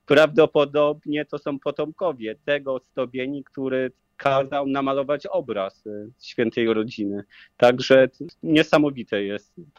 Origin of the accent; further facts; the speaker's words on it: Tłokinia Wielka, Greater Poland Voivodeship, Poland; Pochodzę z Tłokini Wielkiej